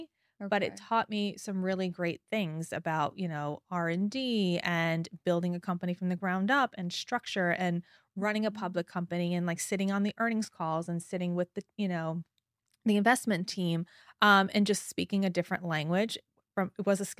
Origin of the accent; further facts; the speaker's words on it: New York, United States; because I grew up on Long Island